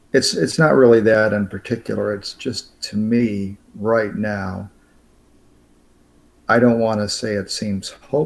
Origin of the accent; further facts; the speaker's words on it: United States; And I'm an American. I became a young adult when the Vietnam War was just really ramping up.